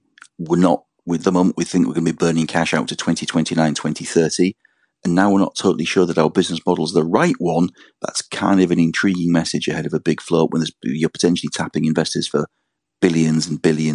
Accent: England, United Kingdom; As an Englishman who was looking at HS2 proceeding like a snail

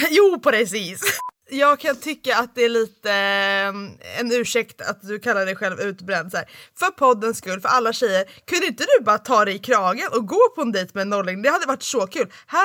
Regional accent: Italy; Jag är ju då i Italien, i mina hemtrakter då, för att fira påsk med min familj.

